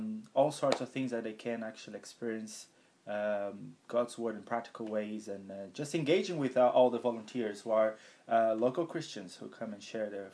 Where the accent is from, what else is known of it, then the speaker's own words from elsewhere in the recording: Brazil; now in Ireland; I'm from Brazil, and I've been with OM Ireland since 2003